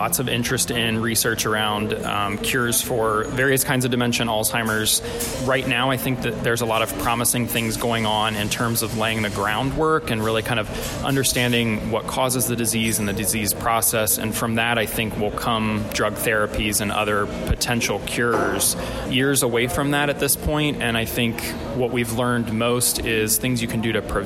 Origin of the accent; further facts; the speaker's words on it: Fort Thomas, Kentucky, United States; also born or lived in Oklahoma; I grew up in Fort Thomas, just across the river. My family and I moved out to Oklahoma for a couple years, but then came back for college in Cincinnati